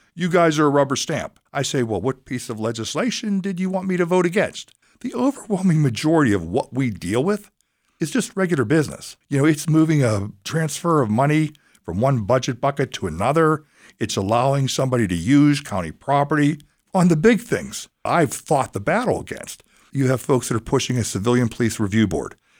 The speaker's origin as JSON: {"language": "English", "town": "Pittsburgh", "region": "Pennsylvania", "country": "United States", "tie": "born or raised there", "said": "I was born and raised on Mount Washington and then Beachview before joining the Marine Corps when I was 17 years old."}